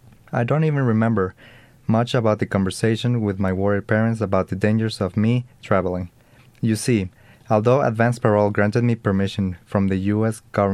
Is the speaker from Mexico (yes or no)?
yes; Colima, Mexico; now in Denver, United States; I'm actually from Colima.